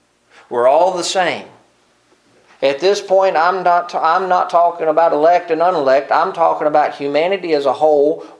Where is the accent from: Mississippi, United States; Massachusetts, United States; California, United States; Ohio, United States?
Mississippi, United States; I grew up in Mississippi.